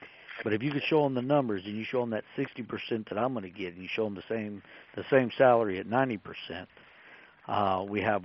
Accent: El Paso, Texas, United States; Now, I grew up in El Paso, Texas, so I spoke Spanish growing up.

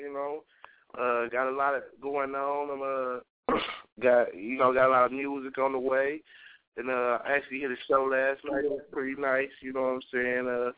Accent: Cleveland, Ohio, United States; I'm actually, you know, I'm straight from Cleveland, so it's a different world

